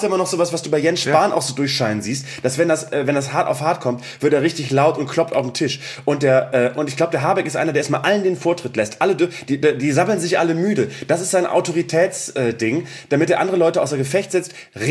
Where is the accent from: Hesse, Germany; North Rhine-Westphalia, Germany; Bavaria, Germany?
North Rhine-Westphalia, Germany; Das ab heute Nordrhein-Westfalen, mein Heimatbundesland, das Deutschlandland ist.